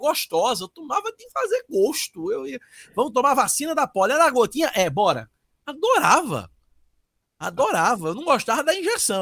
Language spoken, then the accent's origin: Portuguese; Recife, Pernambuco, Brazil; born there; Pernambucano, nasci em Recife.